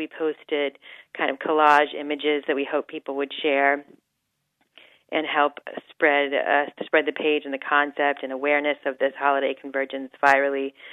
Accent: Squirrel Hill, Pennsylvania, United States; what an opportunity to celebrate the Jewish American experience, which I've had an incredible one growing up in Squirrel Hill

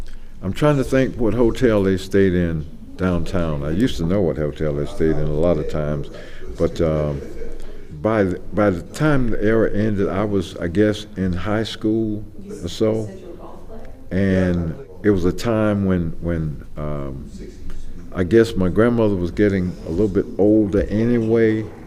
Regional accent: St. Petersburg, Florida, United States; The era when I grew up in St. Petersburg, back during the late 50s, early 60s, I grew up in my grandmother and grandfather's house primarily

